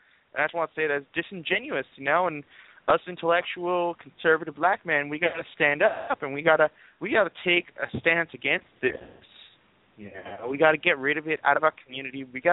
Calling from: Ohio, United States; I'm calling from Ohio.

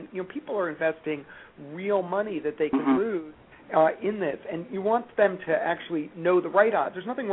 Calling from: Cleveland, Ohio, United States; Cleveland, Ohio.

